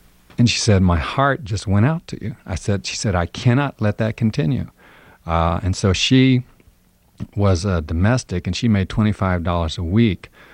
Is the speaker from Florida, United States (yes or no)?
no; Washington, District of Columbia, United States; They knew that I was from Washington, D.C., and I'd been to the Washington Monument and been to Mount Vernon, places like